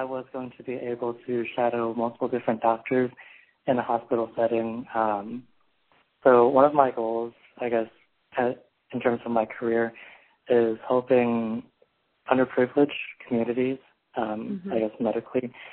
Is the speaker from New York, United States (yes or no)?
no; Belleville, Illinois, United States; I'm from Belleville, Illinois, close to St. Louis, Missouri, and I am 22 years old.